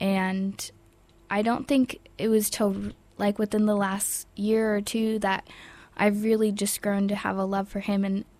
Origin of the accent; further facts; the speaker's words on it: San Jose, California, United States; I grew up in San Jose, California.